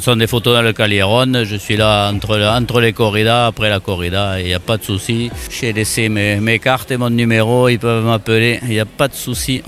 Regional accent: Vic, France; born there; Je suis né à Vic, c'est peut-être un hasard qui fait que je m'intéresse aussi un petit peu à la tauromachie.

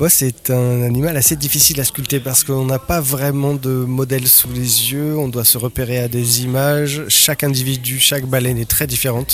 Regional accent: Belle-Île-en-Mer, Brittany, France; parce que moi je suis de Belle-Île-en-Mer, breton, voilà.

